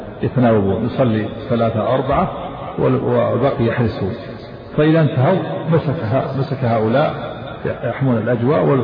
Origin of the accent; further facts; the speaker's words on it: Egypt; تجمعون الأسئلة اللي تأتي إن شاء الله ونجيب عليها عندنا في مصر هناك.